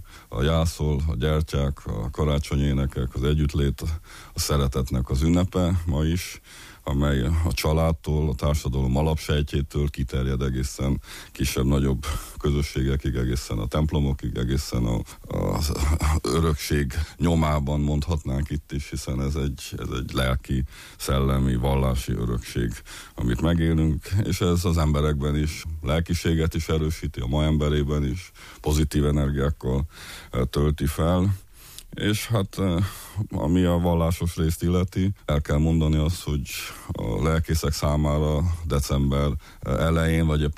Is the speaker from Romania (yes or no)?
yes; Transylvania, Romania; Mint erdélyi magyar azt mondtam, hogy Gyergyószent Miklósról